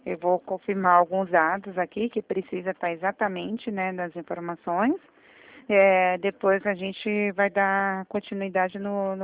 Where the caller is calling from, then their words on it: Itatiba, São Paulo, Brazil; Eu falo de Itatiba.